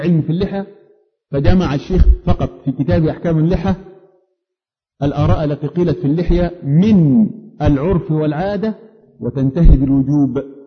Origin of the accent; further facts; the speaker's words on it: Upper Egypt, Egypt; انا رجل صعيدي معذرة جاي من اخر الخط